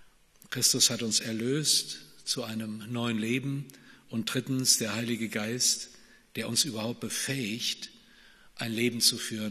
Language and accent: German; North Rhine-Westphalia, Germany; ich bin ja sozialisiert aus dem Siegerland, da geboren ist meine Heimatstadt. Ich bin Siegerländer. Ich kann auch Flatschwätze